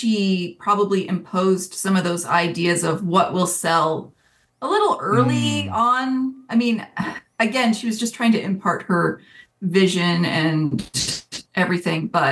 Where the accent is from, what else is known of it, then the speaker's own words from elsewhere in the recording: Stow, Massachusetts, United States; Yeah, I grew up in Massachusetts, Stowe, Massachusetts, which is kind of a small ruralish town, kind of like maybe 45 minutes west of Boston.